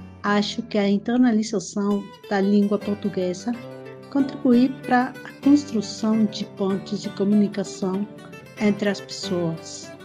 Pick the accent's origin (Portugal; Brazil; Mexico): Mexico; Portuguese is a second language; sou mexicana e fui aluna do curso de português da Casa do Brasil México com a professora Débora Guerra.